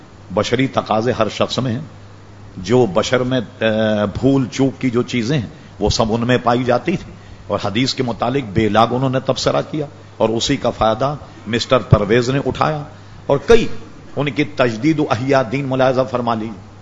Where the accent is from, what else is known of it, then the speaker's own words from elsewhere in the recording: Hyderabad, Telangana, India; میں حیدرآباد دکن کا رہنے والا ہوں